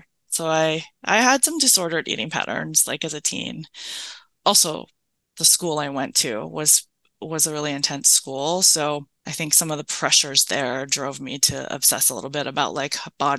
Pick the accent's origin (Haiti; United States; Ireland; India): United States; Hawaii; I was born and raised on Oahu, and I'm from a mixed multi-ethnic, multicultural family.